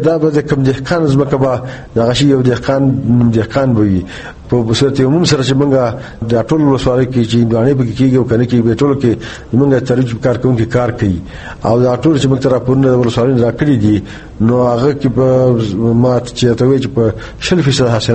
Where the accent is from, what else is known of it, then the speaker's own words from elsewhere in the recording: Dara-i-Nur, Nangarhar, Afghanistan; ز شارم درینور